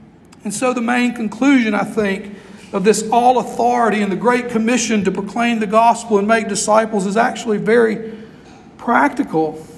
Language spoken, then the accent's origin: English; Bayou La Batre, Alabama, United States; This kind of comes clear to me growing up in Bayou LaBattery, Alabama, in a fishing village.